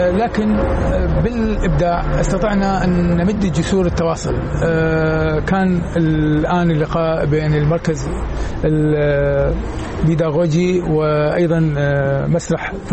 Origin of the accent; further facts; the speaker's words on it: Iraq; moved away; أنا من خرجت من العراق 1993، حوالي الآن 21 سنة، لكن أحس أنني لا أزال متواصل، وكأنني تركت العراق أمس